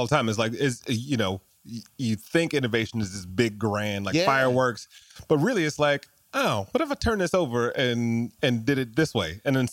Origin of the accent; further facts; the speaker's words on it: Detroit, Michigan, United States; I grew up in Detroit, worked at Chrysler